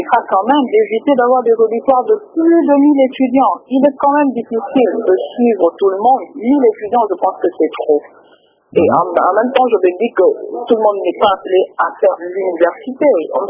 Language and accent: French; DR Congo; en tant que Congolais